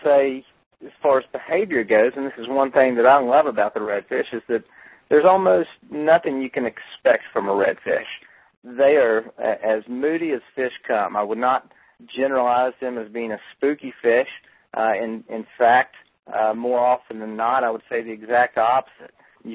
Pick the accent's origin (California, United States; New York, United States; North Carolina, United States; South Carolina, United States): North Carolina, United States; now in Louisiana, United States; where I grew up in North Carolina, at least on the coast of North Carolina. Always heard them referred to as puppy drum. Down here in Louisiana